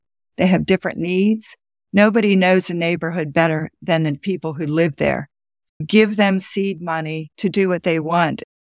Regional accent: Pittsburgh, Pennsylvania, United States; now in Memphis, United States; Cities in the north, I'm from Pittsburgh, garden walks have been around for a long time.

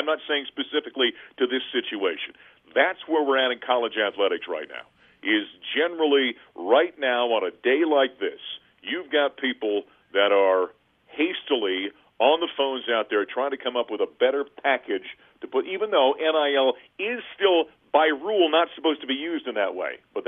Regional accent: North Dakota, United States; growing up in North Dakota with a North Dakota State Bison up there

